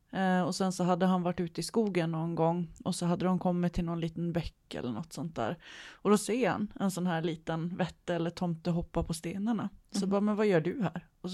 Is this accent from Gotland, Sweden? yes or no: yes; Gotland, Sweden; Jag är uppvuxen på Gotland, men jag har ju familj runt Uppsala och så också.